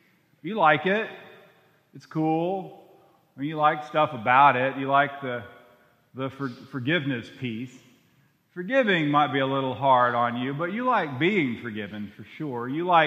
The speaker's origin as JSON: {"language": "English", "town": "Waco", "region": "Texas", "country": "United States", "tie": "born or raised there", "said": "many of you know I'm from Waco"}